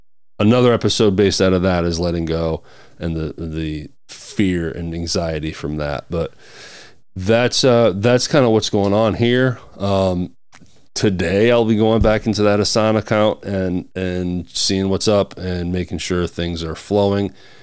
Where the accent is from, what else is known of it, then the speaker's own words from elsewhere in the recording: New York, United States; Now I'm from New York. What's going on here?